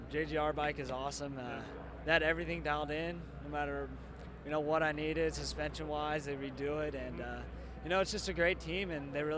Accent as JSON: {"language": "English", "town": "Riverside", "region": "California", "country": "United States", "said": "Riverside, California."}